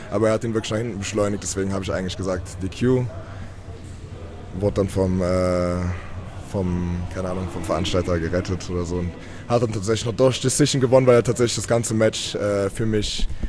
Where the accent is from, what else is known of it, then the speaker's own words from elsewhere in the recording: Germany; Deutschland, ich komme aus Deutschland.